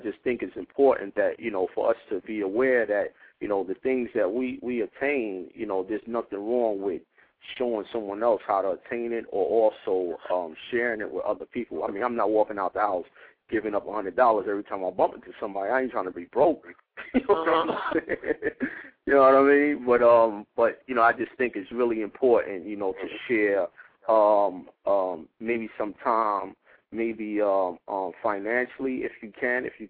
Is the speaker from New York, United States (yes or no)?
yes; Bronx, New York, United States; also born or lived in Mount Vernon; We did another event in Mount Vernon where I was raised for a period of time in my life. I grew up in the Bronx, 174th Street, Hoe Avenue, and Katona and all that. Shout out to everybody in the BX.